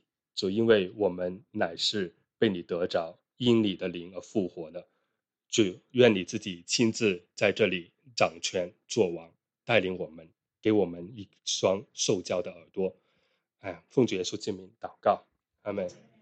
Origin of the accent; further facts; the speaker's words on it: China; 如果我们要说我们中国人有什么非常有特征的文化，那过年可以说是我们中国人最典型的一个文化